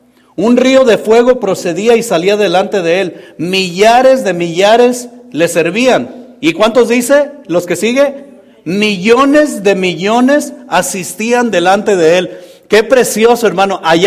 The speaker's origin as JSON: {"language": "Spanish", "town": "Zapopan", "region": "Jalisco", "country": "Mexico", "lives_now": "Los Angeles, United States", "said": "Yo soy de Guadalajara, de por allá de Zapopan."}